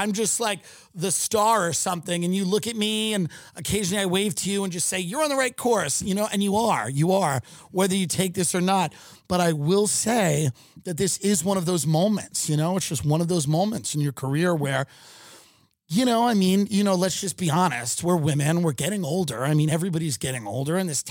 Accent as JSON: {"language": "English", "region": "Maryland", "country": "United States", "tie": "born or raised there", "said": "I grew up in Maryland. Same thing."}